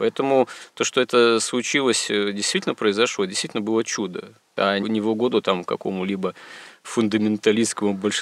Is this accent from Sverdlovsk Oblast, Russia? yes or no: yes; Yekaterinburg, Sverdlovsk Oblast, Russia; Я сам родом из Свердловска, бывшего ныне Екатеринбурга, и даже эти места представляю себе.